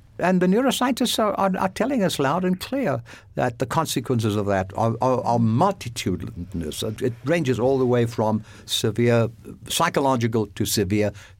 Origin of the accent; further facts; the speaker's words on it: South Africa; when I was growing up in South Africa